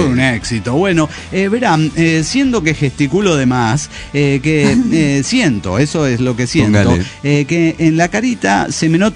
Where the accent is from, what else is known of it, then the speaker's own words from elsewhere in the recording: La Pampa, Argentina; now in Córdoba, Argentina; Y en realidad no me dan con cantito porque soy de la Pampa.